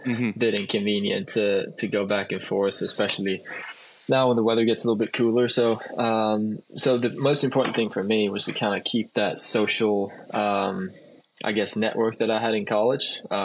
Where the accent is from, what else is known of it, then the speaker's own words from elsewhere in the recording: Sweden; So when I was 16, I moved up to a city about 45 minutes away from my hometown, which is like a golf program academy thing. So that's where I met my swing coach, Hans. That's where anytime I come back home to Sweden